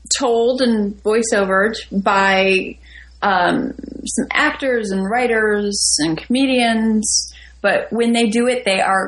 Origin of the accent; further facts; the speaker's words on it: Chicago, Illinois, United States; I'm like, I grew up in Chicago, never heard of it.